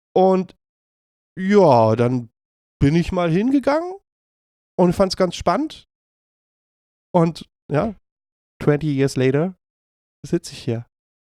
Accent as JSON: {"language": "German", "region": "Berlin", "country": "Germany", "tie": "born or raised there", "said": "Ich bin in Berlin aufgewachsen, geboren und lebe hier immer noch. Habe mich noch nicht so wahnsinnig viel weit fortbewegt in meinem Leben."}